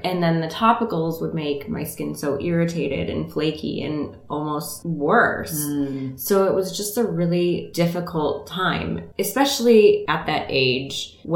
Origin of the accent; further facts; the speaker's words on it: Rockford, Illinois, United States; moved away as an adult; now in Chicago, United States; And I moved here from Rockford. I lived in Illinois my whole life. Rockford is just outside of Chicago, and I've lived in the city for the last 12 years.